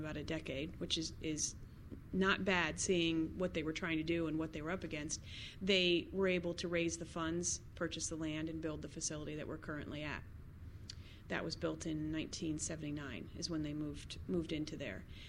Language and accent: English; Ohio, United States; I'm from Southern Ohio.